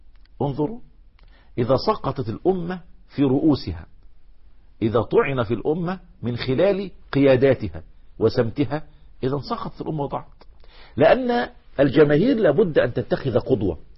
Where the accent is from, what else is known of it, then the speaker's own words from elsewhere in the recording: Egypt; عشان كده دايما عندنا في مصر يقول لك الشيخ شيخ فتة